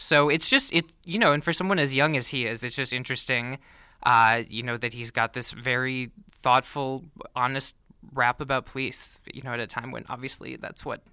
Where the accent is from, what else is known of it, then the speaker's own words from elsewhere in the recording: Minnesota, United States; You do get cabin fever, but I'm originally from Minnesota, and like looking